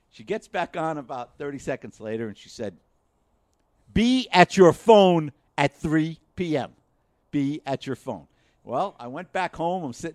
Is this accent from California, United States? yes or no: no; Brooklyn, New York, United States; He goes, where'd you grow up? I told him, Brooklyn.